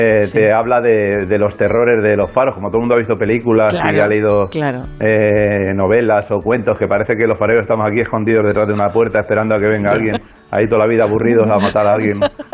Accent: Málaga, Andalusia, Spain; also born or lived in Madrid; yo soy de Madrid, pero realmente nací en Madrid, porque mis padres vivían en Málaga, se fueron a tener al niño en Madrid, que estaba la familia, y se volvieron a Málaga, y yo nací realmente debajo de la farola de Málaga

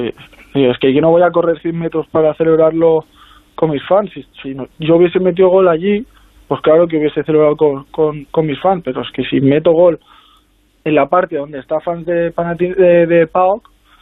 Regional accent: Spain; como yo siendo español, yo no había celebrado así

